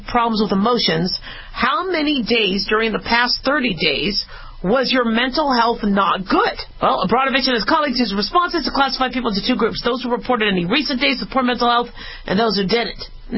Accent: Phoenix, Arizona, United States; born or raised there; also born or lived in Los Angeles / Las Vegas

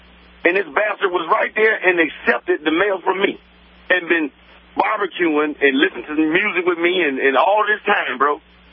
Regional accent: Cleveland, Ohio, United States; born there; I'm American, first of all, born in Cleveland, Ohio.

